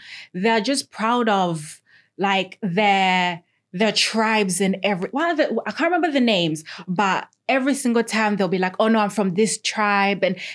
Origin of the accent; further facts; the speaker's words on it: United Kingdom; it also makes us proud to be not just African, but being British as well.